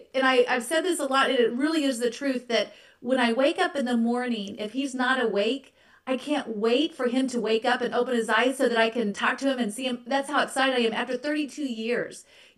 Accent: Kansas, United States; David and I grew up in Central Kansas.

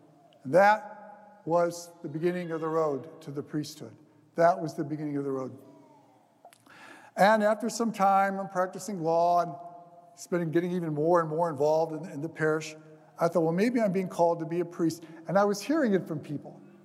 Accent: Wayne, Michigan, United States; I grew up in Wayne on the west side, went to St. Mary's.

